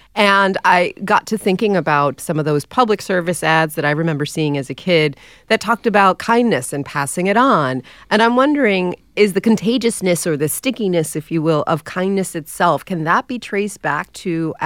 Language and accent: English; New York, United States; So I have a thing where I'm a New Yorker, and I think we get a bad rap for being not kind.